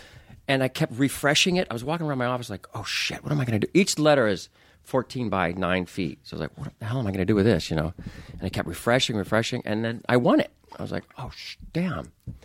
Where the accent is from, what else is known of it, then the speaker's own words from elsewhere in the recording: Anaheim, California, United States; when I was a kid, I grew up right near Disneyland in Anaheim. I grew up in Orange County, excuse me, and that was like my backyard.